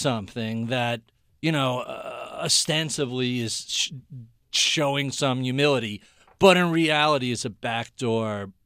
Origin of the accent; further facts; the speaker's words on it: New York, United States; Well, because I'm a New Yorker and that's how we